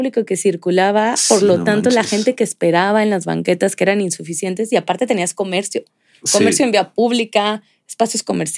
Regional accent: Guadalajara, Jalisco, Mexico; yo crecí por el estado de Jalisco, en Guadalajara

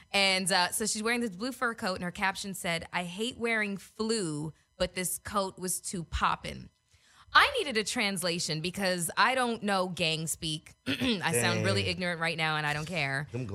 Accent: Canada; I'm from Canada.

